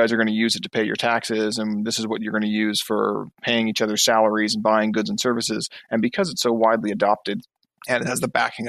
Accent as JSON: {"language": "English", "region": "East Coast", "country": "Canada", "said": "I'm an entrepreneur from the East Coast of Canada."}